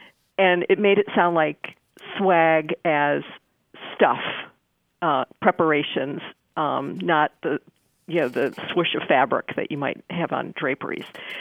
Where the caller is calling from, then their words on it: Norfolk, Virginia, United States; Hi, this is … I am calling from Norfolk, Virginia.